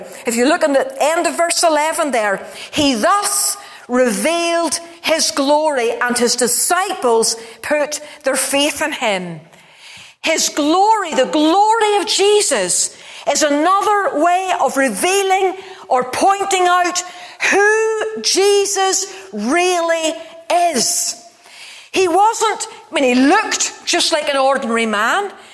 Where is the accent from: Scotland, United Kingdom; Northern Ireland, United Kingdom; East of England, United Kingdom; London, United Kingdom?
Northern Ireland, United Kingdom; Ballymena; When I was growing up in Ballymena, you didn't get to Portrush for an hour in the evening to buy an ice cream or something.